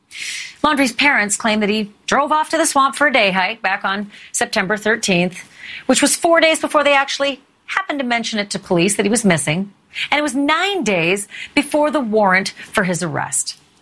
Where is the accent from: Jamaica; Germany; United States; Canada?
Canada; I can tell you, being Canadian, honestly, John